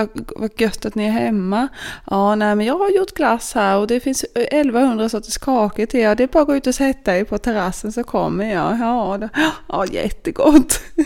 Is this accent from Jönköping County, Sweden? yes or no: yes; Värnamo, Jönköping County, Sweden; Jag kommer från Värnamo och det är möbelriket.